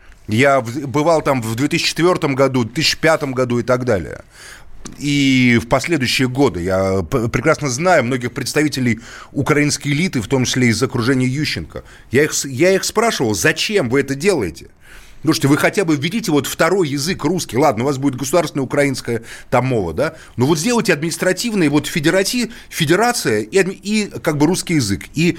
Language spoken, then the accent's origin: Russian; Moscow, Russia; я сам русский там парень. Понимаете, потому что … но что мне себя звать украинца, когда я коренной москвич там в нескольких поколениях.